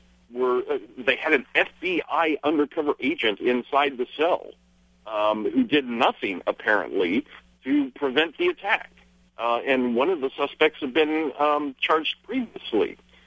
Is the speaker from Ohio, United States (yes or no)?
yes; Columbus, Ohio, United States; In my hometown of Columbus, Ohio, we had Muhammad Berry, who went into an Israeli deli with a machete and began slashing people.